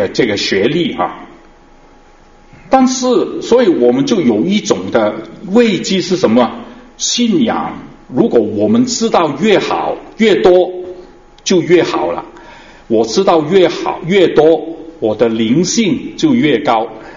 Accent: China; 特别是我们中国人，我们来自中国的背景的因为我们今天来自中国的背景

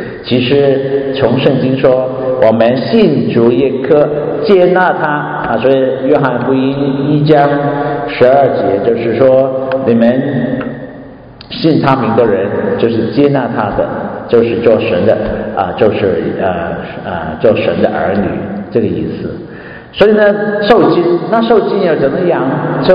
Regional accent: China; 他不能跟我们中国人同在，他不能跟其他国家的人同在

